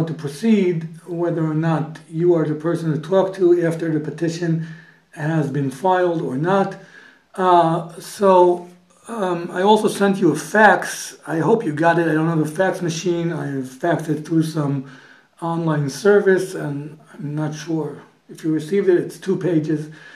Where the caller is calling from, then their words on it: Israel; My number is +972 for Israel. I'm calling from Israel.